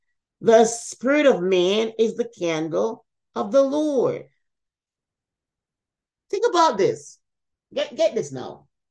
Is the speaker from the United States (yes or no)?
no; Jamaica; I remember when we were growing up in Jamaica, we had light.